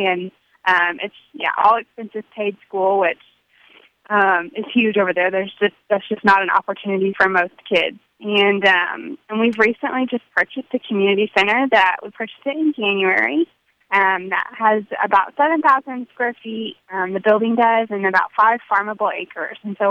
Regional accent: Branson, Missouri, United States; I'm from Branson, Missouri.

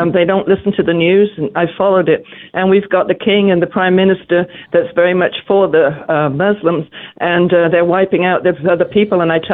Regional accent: England, United Kingdom; now in United States; I'm a naturalized American, and I do say American, although I'm from England.

